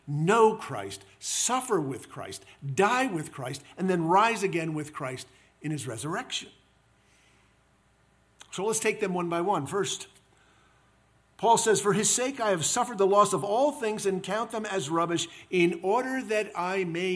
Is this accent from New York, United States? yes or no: yes; New York, United States; When the New York Giants lose, New York loses, and to some extent, I, as a New Yorker, lose.